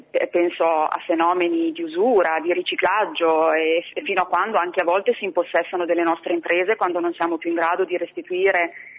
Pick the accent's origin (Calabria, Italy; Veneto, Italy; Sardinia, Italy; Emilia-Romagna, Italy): Emilia-Romagna, Italy; Modena; Modena è la mia provincia, io sono modenese